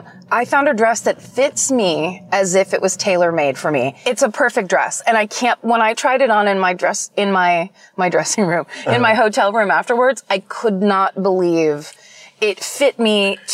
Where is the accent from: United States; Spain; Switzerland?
Spain; from Spain.